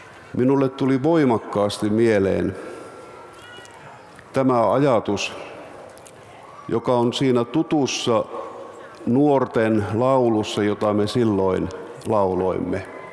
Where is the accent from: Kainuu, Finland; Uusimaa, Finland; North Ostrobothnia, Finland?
North Ostrobothnia, Finland; Yli-Ii; Olin ehkä 13 tai 14. Ja siellä kotipaikkakunnallani Yli-Iissä oli silloin lauluseuroja.